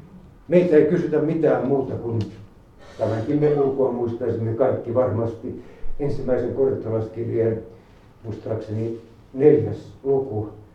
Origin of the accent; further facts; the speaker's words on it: Ylistaro, South Ostrobothnia, Finland; born there; suuressa maatalossa Ylistaron Untamalan kylällä, mistä minä olen syntyisin